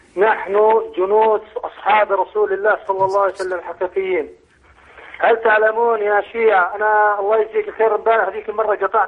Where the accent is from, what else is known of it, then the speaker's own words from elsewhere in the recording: Gaza, Gaza Strip, Palestine; أنا من غزة أصلي